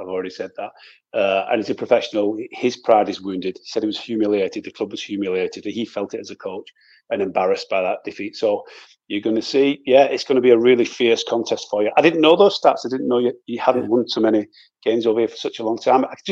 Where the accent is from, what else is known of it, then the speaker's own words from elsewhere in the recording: Wigan, North West England, United Kingdom; I'm from Wigan originally